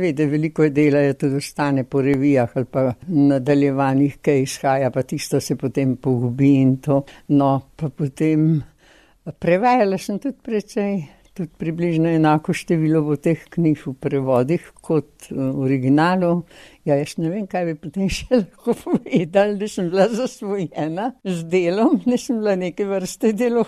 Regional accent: Podbrezje, Upper Carniola, Slovenia; na pol Gorenka, na pol Korošica. Po materi sem Korošica, po očetu pa Gorenka. Prihajam torej s Podbrezi na Gorenskem.

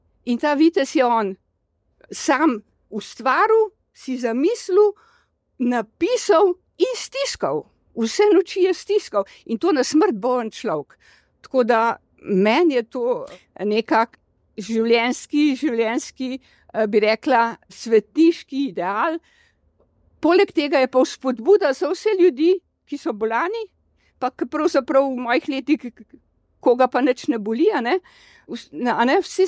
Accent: Rova, Central Slovenia, Slovenia; iz Domžal, pravzaprav iz Rov, to je tam, kjer so rokovnjači.

